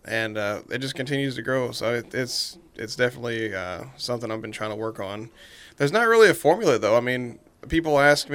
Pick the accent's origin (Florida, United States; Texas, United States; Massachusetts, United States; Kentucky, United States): Kentucky, United States; Owensboro; also born or lived in Bowling Green; You already went over that, but I'm from Owensboro mainly. I grew up here. I went to Faust Elementary School.